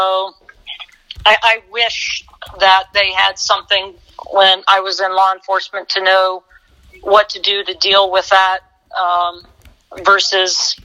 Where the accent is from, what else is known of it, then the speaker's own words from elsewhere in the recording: California, United States; From here, from California, Southern California.